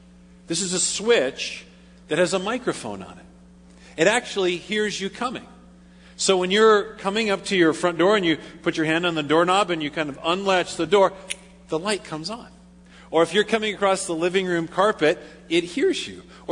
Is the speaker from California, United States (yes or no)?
yes; Paradise, California, United States; I mentioned before that I grew up in Paradise, about 100 miles north of here, a little town.